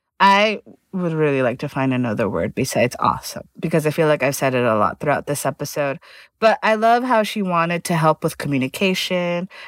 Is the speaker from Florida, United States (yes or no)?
yes; Miami, Florida, United States; Hey, I'm from Miami. We are.